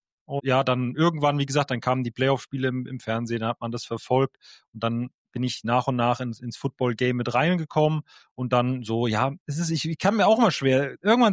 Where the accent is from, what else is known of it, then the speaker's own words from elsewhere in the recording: Frankfurt, Hesse, Germany; ich komme aus Frankfurt